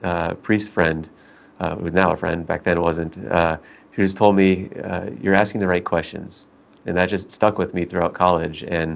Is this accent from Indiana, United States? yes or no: no; Fort Benning, Georgia, United States; born there; also born or lived in California; I was born in Fort Benning, Georgia, when my dad was in the military.